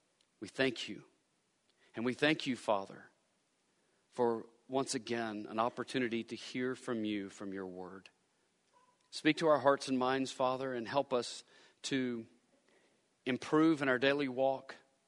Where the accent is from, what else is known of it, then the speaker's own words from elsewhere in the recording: United States; now in Florida, United States; Not because I'm an American, not because I live in Florida, not because I'm a male, not because I'm white